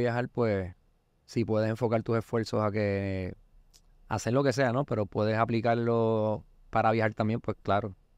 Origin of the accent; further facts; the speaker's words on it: Puerto Rico; Que es más parecido a lo que pasa en Puerto Rico, sino fuera de Puerto Rico y Estados Unidos.